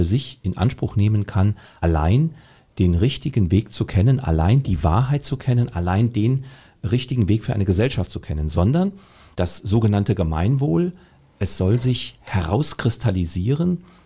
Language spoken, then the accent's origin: German; Saarland, Germany; ich bin Saarländer, ich bin Deutscher und ich bin Europäer.